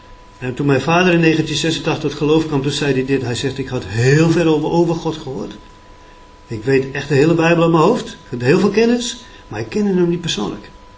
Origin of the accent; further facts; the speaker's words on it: Friesland, Netherlands; Maar ik kom uit Friesland, ik ben een Fries.